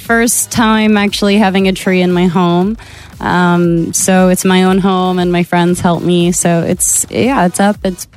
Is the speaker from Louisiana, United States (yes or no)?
no; Texas, United States; Family, yes. My family, I'm from Texas. That's just what we do.